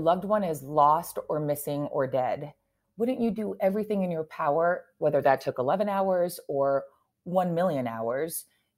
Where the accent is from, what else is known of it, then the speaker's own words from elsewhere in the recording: New York, United States; I remember at the time, as a New Yorker myself